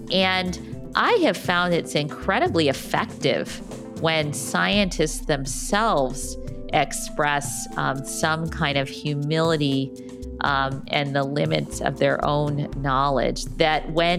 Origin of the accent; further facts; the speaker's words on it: Ithaca, New York, United States; I went to Cornell University, which is in my hometown.